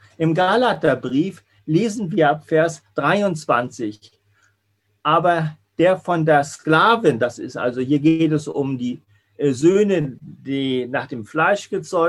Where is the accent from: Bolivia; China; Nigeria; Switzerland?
Switzerland; now in Germany; ich kann sozusagen auch als Schweizer ganz normal in Deutschland leben